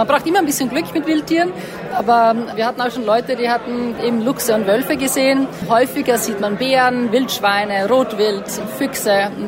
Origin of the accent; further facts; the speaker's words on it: Austria; also ich komme aus Österreich ursprünglich und wir haben ganz, ganz viel Wald.